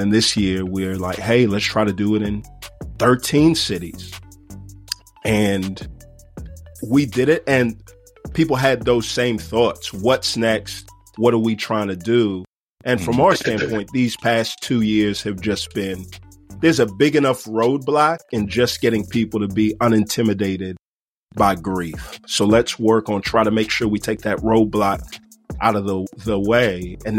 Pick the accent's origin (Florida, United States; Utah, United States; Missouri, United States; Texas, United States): Texas, United States; Houston; of the talking pieces throughout the course of the album were from the show that we did in Houston, my hometown, 2022.